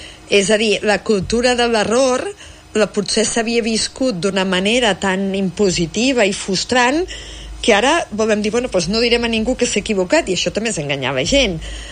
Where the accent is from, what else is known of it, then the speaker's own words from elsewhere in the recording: Bellpuig, Catalonia, Spain; jo soc de Bellpuig, un poble petit